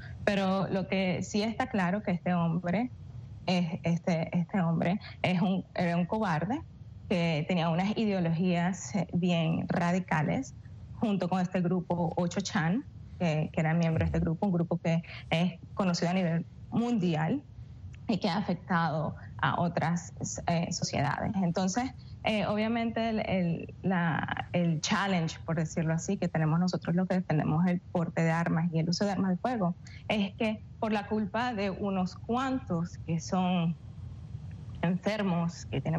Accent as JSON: {"language": "Spanish", "country": "Venezuela", "moved": "yes", "lives_now": "United States", "said": "Yo vengo de Venezuela, de un país donde el control de armas existe, donde el control de armas empezó con la idea de controlar el crimen. Entonces, cuando yo llegué acá a los Estados Unidos"}